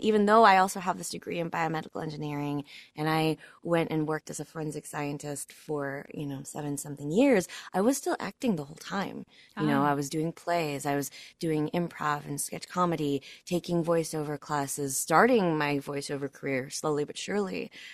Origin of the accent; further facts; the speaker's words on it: Philippines; I'm Filipino, and Filipinos tend to be kind of natural performers among themselves.